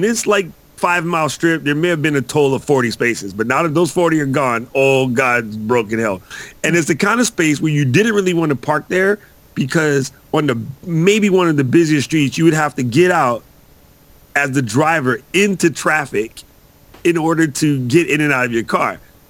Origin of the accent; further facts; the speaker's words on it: New York, United States; Well, I grew up in New York, so I mean I'm like London right bikers.